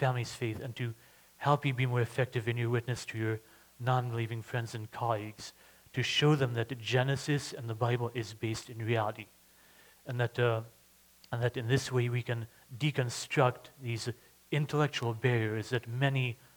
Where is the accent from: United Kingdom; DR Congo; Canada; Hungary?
Hungary; I don't have a Louisiana accent like most of you. And I come from Hungary. My parents, actually, they fled communism.